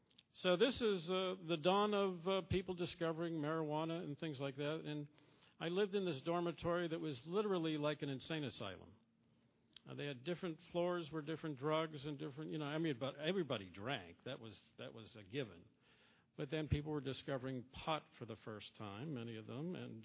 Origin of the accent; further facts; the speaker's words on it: Pittsburgh, Pennsylvania, United States; I grew up in Pittsburgh, by the way.